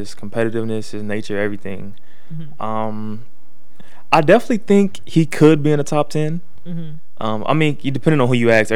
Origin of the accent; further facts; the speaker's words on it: Chicago, Illinois, United States; And then, being that I'm from Chicago, Derrick Rose came into the league